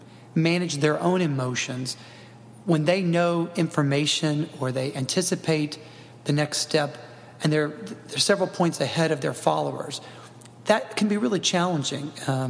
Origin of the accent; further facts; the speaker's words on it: Jackson, Mississippi, United States; She started as a teacher at a prep school in my hometown of Jackson, Mississippi